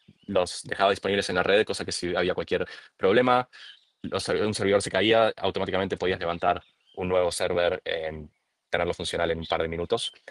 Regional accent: Uruguay; Estudié ingeniería en informática en Uruguay, de donde soy, donde nací, donde me crié toda mi vida.

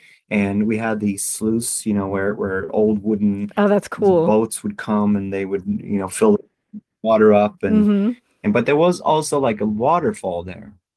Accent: Linköping, Östergötland, Sweden; English is a second language; Where I grew up in Linköping

